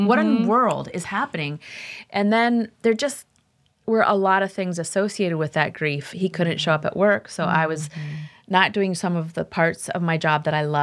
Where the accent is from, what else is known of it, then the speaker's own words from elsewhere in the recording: State College, Pennsylvania, United States; also born or lived in Midwest; So when we moved back to State College, Pennsylvania, my hometown, my son was about 10 years old.